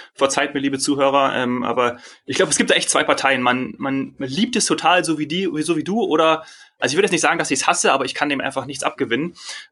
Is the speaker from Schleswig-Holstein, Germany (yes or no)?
no; Hesse, Germany; Ich bin aus dem Nordhessen, völlig akzentfrei, sagt man ja.